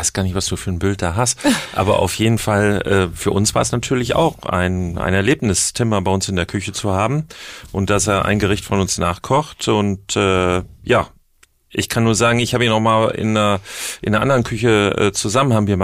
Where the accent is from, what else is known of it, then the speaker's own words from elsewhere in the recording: Essen, North Rhine-Westphalia, Germany; ich bin gebürtiger Essener